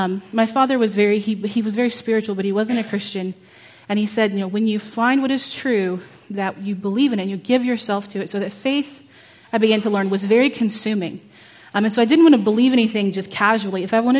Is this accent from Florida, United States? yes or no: no; Houston, Texas, United States; I grew up in Houston, Texas, so there's lots of different cultures and different faiths there.